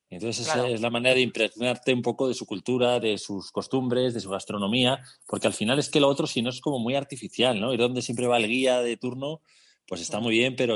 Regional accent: Madrid, Community of Madrid, Spain; yo soy de Madrid, de familia de Madrid, padre, madre, abuelos, pero me siento ciudadano del mundo.

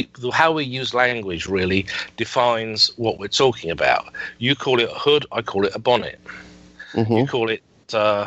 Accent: United Kingdom; But of course, I'm British.

